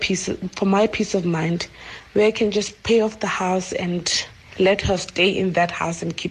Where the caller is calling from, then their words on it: Gauteng, South Africa; I'm calling you from the West Rand.